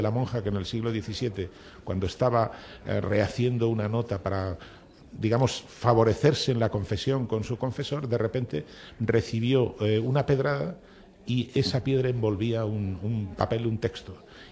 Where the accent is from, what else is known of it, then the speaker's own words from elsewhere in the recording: Santander, Cantabria, Spain; como dicen en mi pueblo, en Santander